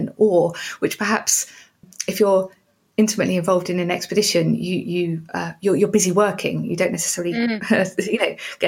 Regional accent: Southend-on-Sea, East of England, United Kingdom; I mean, I grew up in Southend, so an albacore dinghy was the extent of my ocean going, you know, on the estuary.

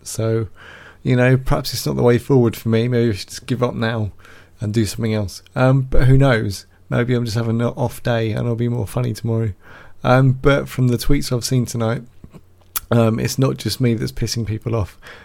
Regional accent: United Kingdom; being British

